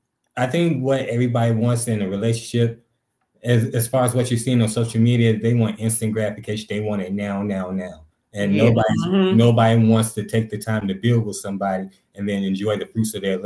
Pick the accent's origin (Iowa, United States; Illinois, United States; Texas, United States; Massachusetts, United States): Illinois, United States; Chicago